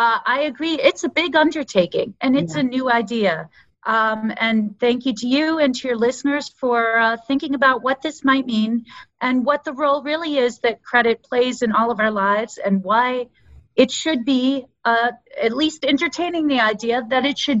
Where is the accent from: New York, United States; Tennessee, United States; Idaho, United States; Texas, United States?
New York, United States; New York City; You mentioned I'm a New Yorker. I live way at the top of Manhattan.